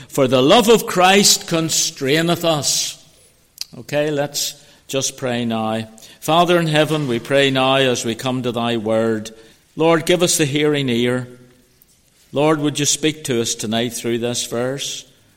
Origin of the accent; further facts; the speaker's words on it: Belfast, Northern Ireland, United Kingdom; I said, I come from East Belfast.